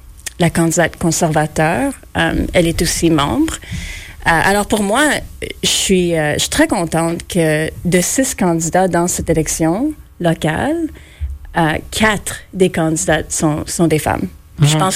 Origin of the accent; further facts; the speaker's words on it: Rockland, Ontario, Canada; Alors, j'ai grandi à Rockland. Je viens d'une grande famille de 7 enfants.